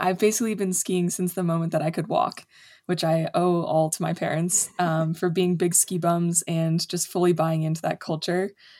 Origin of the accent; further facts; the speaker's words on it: Jackson, New Hampshire, United States; Everywhere from Spain to Italy to Switzerland to my hometown in Jackson and New Hampshire.